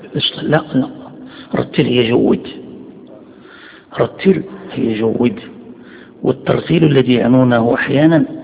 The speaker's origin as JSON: {"language": "Arabic", "country": "Morocco", "said": "يعني عندنا في المغرب يعني معروف هذا"}